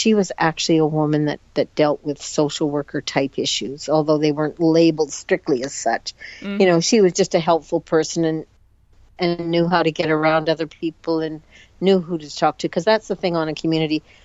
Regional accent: Canada; because I come from Canada and I speak a little bit different

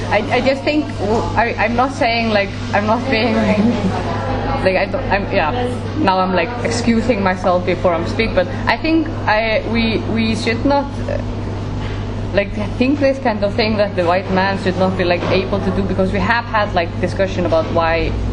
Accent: Iceland; English is a second language; I come from Iceland where only white people live

